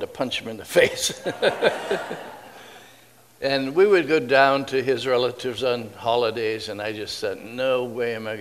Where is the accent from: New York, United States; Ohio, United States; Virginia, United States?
Ohio, United States; Akron; I'm actually an Ellet boy. I'm from Akron. I was born at Akron City General Hospital, or whatever it was called.